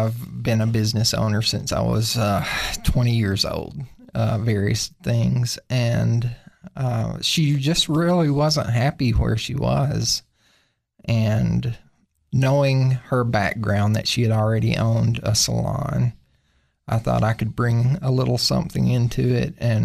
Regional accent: Cookeville, Tennessee, United States; Yes. I grew up around here. I grew up in Cookeville. I've been here since I was 6 months old.

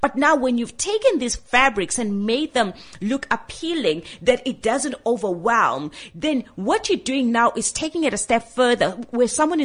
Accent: South Africa; Being a South African, like just all of us

